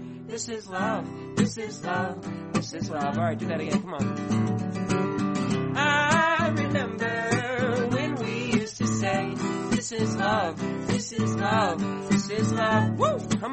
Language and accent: English; Virginia, United States; I'm from Virginia, and I was trying to come up with some sort of nod to Virginia